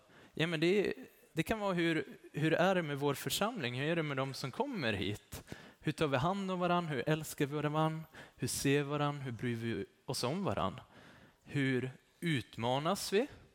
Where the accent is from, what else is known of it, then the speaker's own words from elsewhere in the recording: Östersund, Jämtland County, Sweden; Jag kommer från Östersund och var med i en kyrka där.